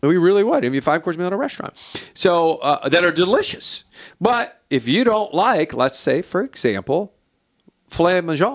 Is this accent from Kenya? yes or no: no; Greenfield, Ohio, United States; I'm from Greenfield, Bainbridge, Chillicothe area